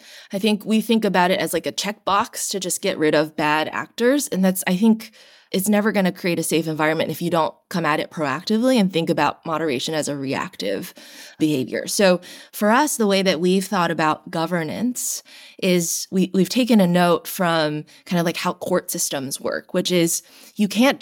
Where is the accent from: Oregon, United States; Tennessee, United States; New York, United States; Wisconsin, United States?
Tennessee, United States; Nashville; there are many teens, like myself, when I grew up in Nashville, Tennessee. There were very few Asian Americans in my community.